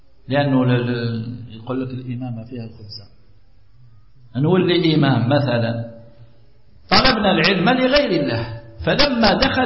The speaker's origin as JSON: {"language": "Arabic", "country": "Algeria", "said": "عندنا احنا مثل عندنا في الجزائر"}